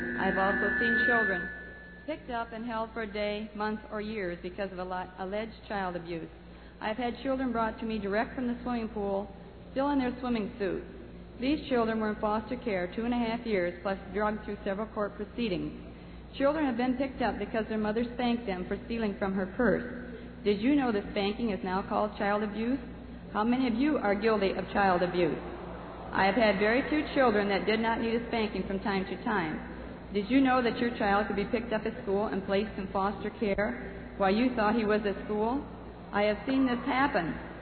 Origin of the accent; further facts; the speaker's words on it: Ohio, United States; I'm from Ohio.